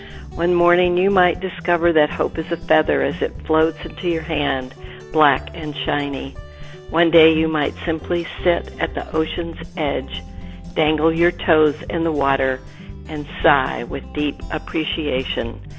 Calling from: Vashon, Washington, United States; I'm calling from Vashon, Washington.

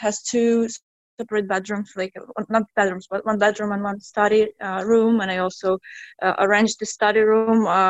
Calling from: Seoul, South Korea; I'm calling from South Korea, from Seoul.

